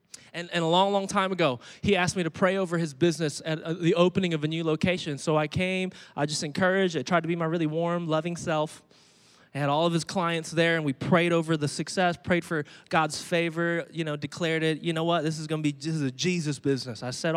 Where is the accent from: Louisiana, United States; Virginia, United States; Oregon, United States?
Virginia, United States; Virginia Beach; One of the places we used to meet, I'm from Virginia Beach. We used to meet at Oceana.